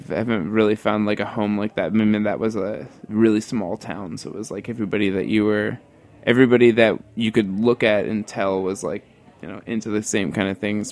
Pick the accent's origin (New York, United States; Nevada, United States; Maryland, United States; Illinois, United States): Maryland, United States; also born or lived in North Carolina; I'm from North Carolina. I was originally from Maryland.